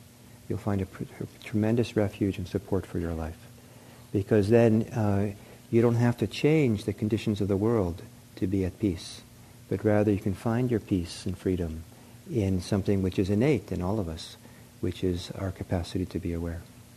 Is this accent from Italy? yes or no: yes; Italy; I grew up in Italy, and half my growing up